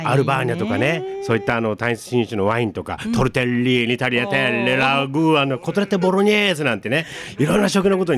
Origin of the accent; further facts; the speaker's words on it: Hokkaido, Japan; also born or lived in Tokyo / Italy; そうなんです、北海道、うん、私の故郷なんで